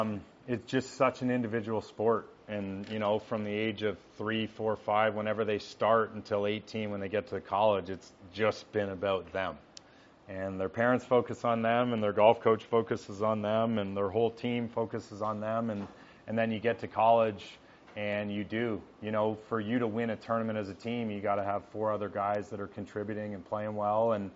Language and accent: English; Canada; I grew up playing hockey. That was my sport growing up in Canada